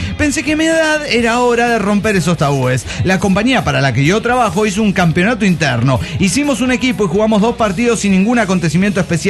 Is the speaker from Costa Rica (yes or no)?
no; Chiapa de Corzo, Chiapas, Mexico; de Chapa de Corzo.